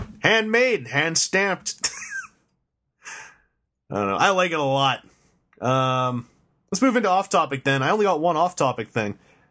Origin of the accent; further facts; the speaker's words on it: Toronto, Ontario, Canada; or it could tell I was from Toronto, so it said, or local pickup at Snakes and Lattes.